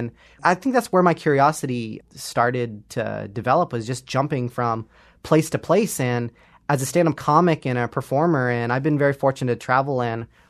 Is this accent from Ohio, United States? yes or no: yes; Ohio, United States; Well, for me, I grew up in, you know, central Ohio, right outside of Columbus, and we had pretty much one mosque growing up, and everybody kind of went there.